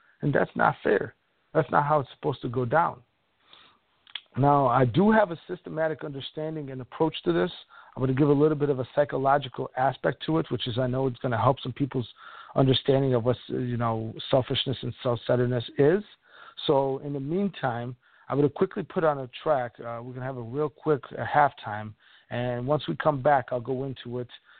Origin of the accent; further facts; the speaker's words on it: Chicago, Illinois, United States; I'm from Chicago. I know those West Side dopes houses.